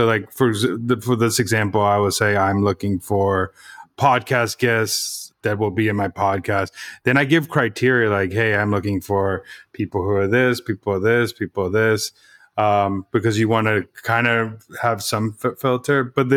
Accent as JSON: {"language": "English", "town": "San Diego", "region": "California", "country": "United States", "tie": "born or raised there", "said": "When I grew up in San Diego, so there used to be like this park."}